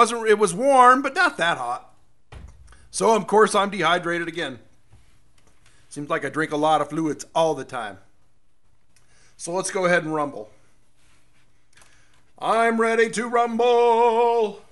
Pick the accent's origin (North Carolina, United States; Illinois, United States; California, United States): North Carolina, United States; also born or lived in Winder, United States; Now, I spent a lot of time growing up in North Carolina. Spent a lot of time northeast of Atlanta in Winder.